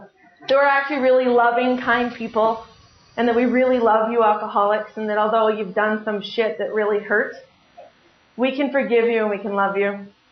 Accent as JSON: {"language": "English", "town": "Crowsnest Pass", "region": "Alberta", "country": "Canada", "tie": "born there", "said": "Okay, so I was born in the Crow's Nest Pass. I'm sure that many of you have drank there before. Since there's a population of, I think, 7,000, and there's like 15 bars and liquor stores."}